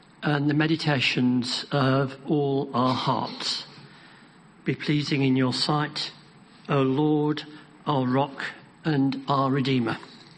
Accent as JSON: {"language": "English", "town": "Burnley", "region": "North West England", "country": "United Kingdom", "tie": "born or raised there", "said": "Rose Grove on the west side of my hometown, Burnley."}